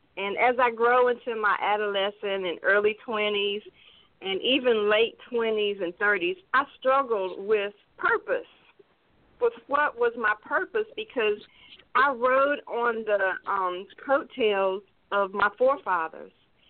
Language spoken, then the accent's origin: English; Albany, Georgia, United States; born there; also born or lived in North Carolina; Yes, I am here in North Carolina. I was born in Georgia. My dad was military. I'm a military brat. I was born over in Albany, Georgia.